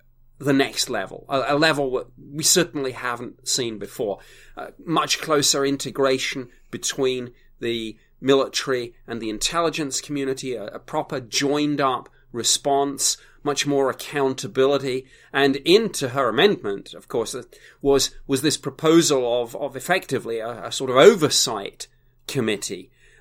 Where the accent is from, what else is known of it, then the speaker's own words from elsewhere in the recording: United Kingdom; You know, I'm a Brit. I can get away with mispronunciations